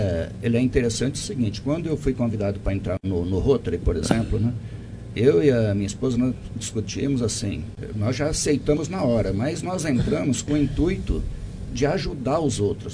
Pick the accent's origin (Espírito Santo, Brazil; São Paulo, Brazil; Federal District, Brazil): São Paulo, Brazil; Colina; Nasci em Colina, fui criado ali em Colina, iniciei meus estudos em Colina, morando numa fazenda, né, e participando em Colina.